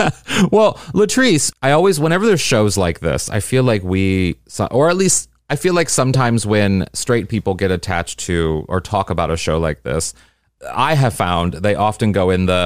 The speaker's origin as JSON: {"language": "English", "town": "St. Louis", "region": "Missouri", "country": "United States", "also_born_or_lived": "New York", "lives_now": "Los Angeles, United States", "said": "I mean, I'm from St. Louis, Missouri"}